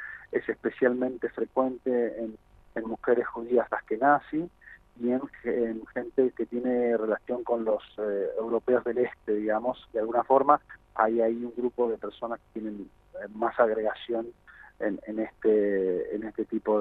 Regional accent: Argentina; la mezcla que somos los argentinos, y en nuestra zona especialmente, con los pueblos originarios y demás

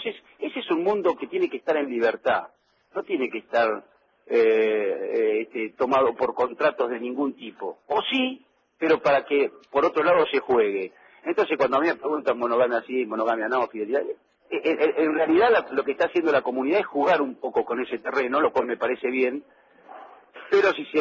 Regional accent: Constitución, Buenos Aires, Argentina; yo, viste, nací en Constitución y jugaba mucho al fútbol en la calle, viste.

